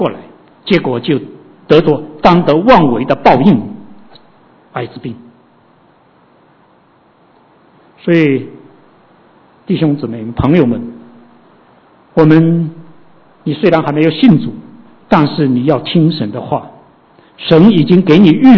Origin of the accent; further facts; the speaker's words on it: China; 但是我们中国人呢，吃最内行啊